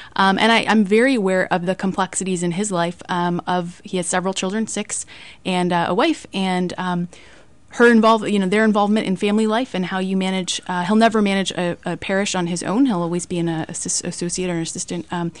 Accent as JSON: {"language": "English", "town": "Rochester", "region": "New York", "country": "United States", "tie": "born or raised there", "said": "I'm actually very close to a priest in my hometown, Rochester, New York, who is a married priest."}